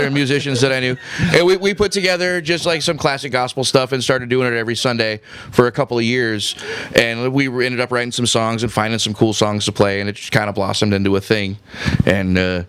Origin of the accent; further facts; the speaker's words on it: Austin, Texas, United States; I'm from Austin. She's from Austin. We didn't know each other in Austin.